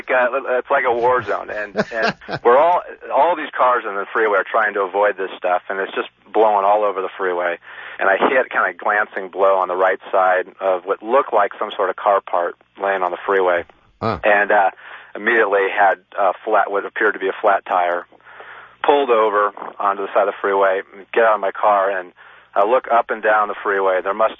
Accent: Los Angeles, California, United States; I'm from Los Angeles.

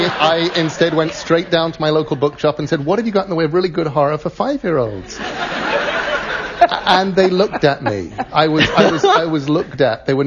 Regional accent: England, United Kingdom; accent: English; now in United States; I still have enough of an English accent that all around the world people say to me, "You aren't from around here, are you?"

